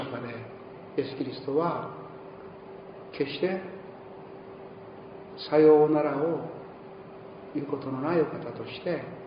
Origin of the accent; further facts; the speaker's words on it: Matsuyama, Ehime, Japan; moved away as an adult; also born or lived in Tokyo; 私も青年時代東京で就職をしたものでありまして、私の実家は四国の愛媛県松山で